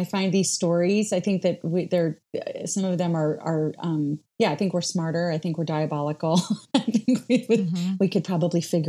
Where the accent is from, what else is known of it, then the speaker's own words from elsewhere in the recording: Ohio, United States; I am originally from Ohio.